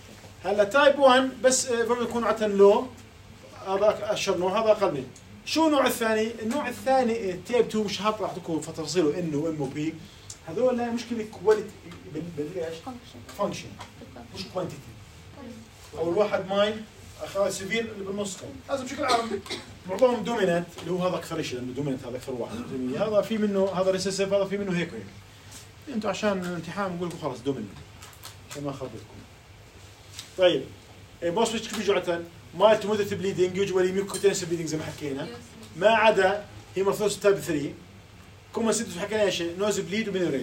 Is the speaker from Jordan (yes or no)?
yes; Jordan; هذا فاكتور 11 موجود عندنا بالأردن